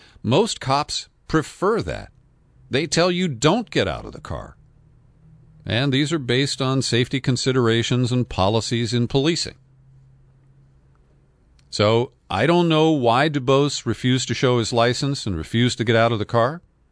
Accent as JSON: {"language": "English", "town": "Cincinnati", "region": "Ohio", "country": "United States", "tie": "born or raised there", "said": "Number 83 occurred in Cincinnati, my hometown."}